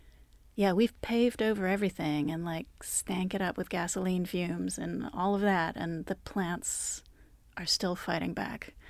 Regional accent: Calgary, Alberta, Canada; also born or lived in Singapore / North Wales / Shropshire / Ghana; my father was Dutch, but he was born in Indonesia. My mother was German. I grew up in Calgary, in Singapore, back in Calgary, in North Wales, Shropshire in England, Ghana, and Dallas.

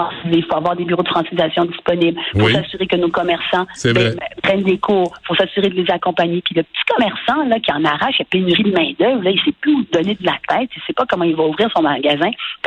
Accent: Quebec, Canada; Pourquoi moi, je le sais, c'est ma ville natale, je le sais quand je vais au centre-ville puis on n'est pas capable de se servir en français

